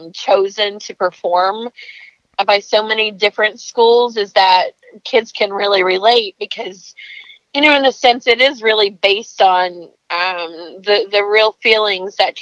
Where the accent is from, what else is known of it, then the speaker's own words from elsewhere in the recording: Jellicoe, Tennessee, United States; I grew up in Jellicoe, Tennessee, so a neighboring state, and also home of opera singer